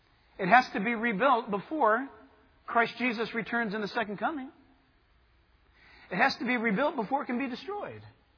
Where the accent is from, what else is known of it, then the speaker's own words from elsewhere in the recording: United States; Now, as an American, we find that highly offensive.